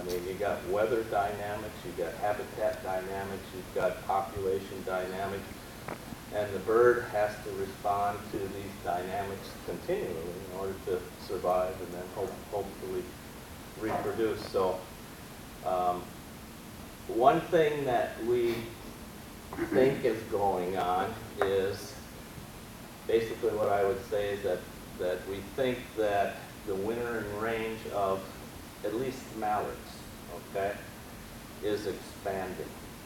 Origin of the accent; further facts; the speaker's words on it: Wisconsin, United States; I grew up in Wisconsin, okay? And there never were any mallards wintering in Wisconsin. I grew up right on Lake Michigan